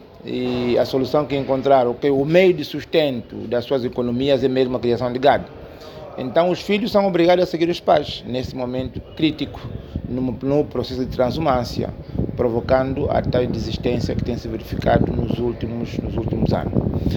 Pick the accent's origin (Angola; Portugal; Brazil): Angola; como angolano